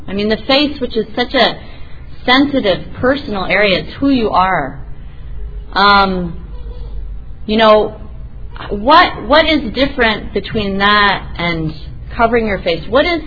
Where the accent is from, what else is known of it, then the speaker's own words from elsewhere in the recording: Canada; now in United States; I'm coming from America, and even though I'm Canadian, I've lived in the United States for so long